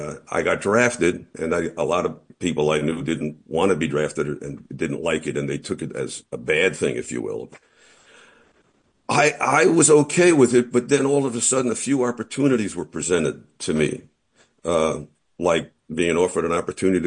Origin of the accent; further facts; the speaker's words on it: New Jersey, United States; But growing up in New Jersey, having been born in 1947, the 50s were, somewhat tranquil